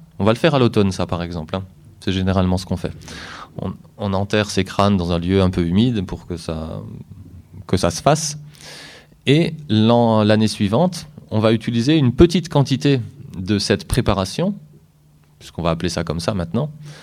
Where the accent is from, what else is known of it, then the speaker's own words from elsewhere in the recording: Grand Est, France; Chez nous en Alsace, on a la chance d'avoir l'Allemagne à côté, la Suisse pas loin